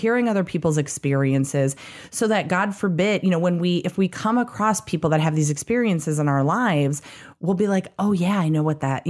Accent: California, United States; now in Indiana, United States; I am from Southern California, but I go to school in Indiana at Purdue.

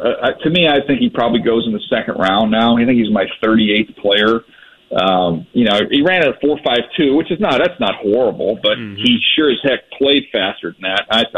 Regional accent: San Diego, California, United States; And, you know, I grew up in San Diego. I love San Diego.

